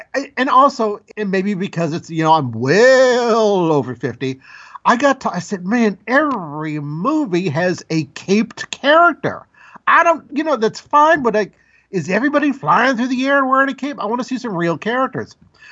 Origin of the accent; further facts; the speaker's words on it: Los Angeles, California, United States; because I grew up in South Central L.A.